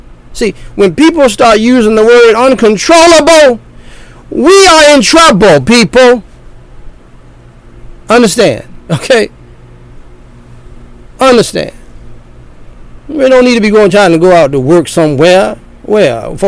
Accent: the South, United States; They didn't get that from down in the country. We're from the South, but we got to go to New York first and come back.

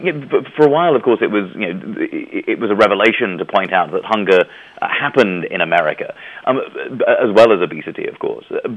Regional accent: United Kingdom; my father was born in Fiji, my mother in Kenya, and I grew up in Britain

